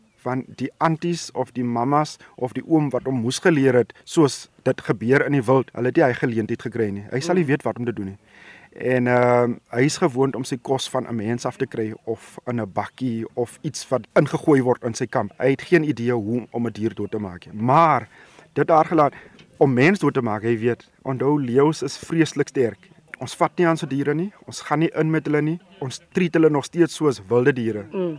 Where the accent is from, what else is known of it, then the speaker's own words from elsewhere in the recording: Seymour, Eastern Cape, South Africa; Ja, nee, ek het ook op 'n plaas groot geword. Ek kom daar van Seymour van Beaufort, so 100 km uit Gramstad uit Makanda. Dis daai kant wat ek kom van hy kant af. So ek het tussen skape, beeste, bokke groot gemaak en al daai goed.